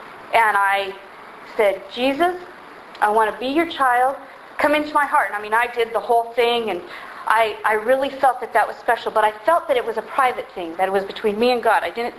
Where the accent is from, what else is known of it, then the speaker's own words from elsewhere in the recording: Montana, United States; also born or lived in San Diego; I was born here in San Diego, and on June 12, 1972, when I was 5 years old, my brother, it was his second birthday, he and my mom and I got on a plane, and we flew off to this place that was supposed to be very cold called Montana.